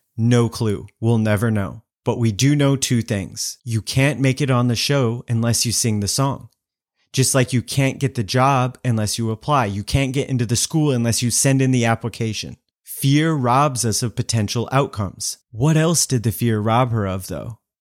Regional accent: Lander, Wyoming, United States; I grew up in Lander, Wyoming. Shout out because I know some of you are listening to this. Lander, Wyoming, super small town in the mountains of Wyoming.

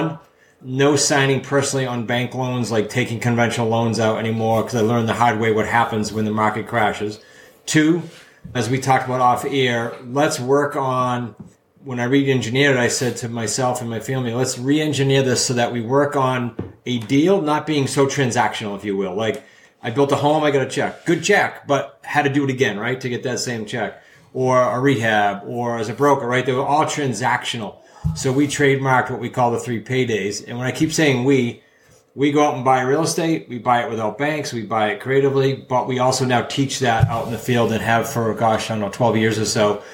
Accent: New England, United States; I'm from New England. I can go quickly, Brandon.

